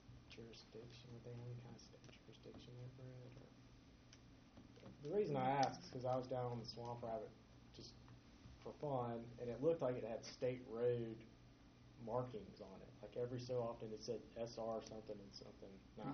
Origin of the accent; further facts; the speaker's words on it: South Carolina, United States; I grew up in South Carolina.